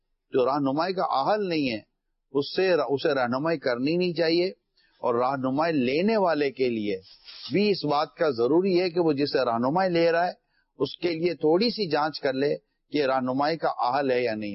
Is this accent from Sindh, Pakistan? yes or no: yes; Karachi, Sindh, Pakistan; born there; میں باب المدینہ میں پیدا ہوا،